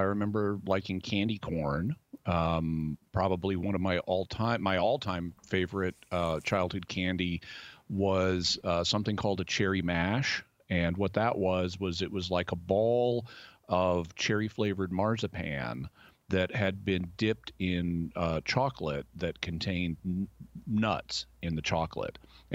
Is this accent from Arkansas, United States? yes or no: yes; Arkansas, United States; I was growing up in the Ozark Mountains in Arkansas, and this was before cable television existed, at least in Arkansas.